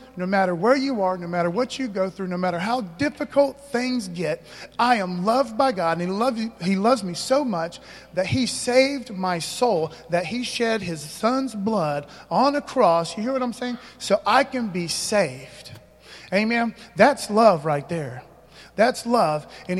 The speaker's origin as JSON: {"language": "English", "country": "United States", "said": "I'm an American."}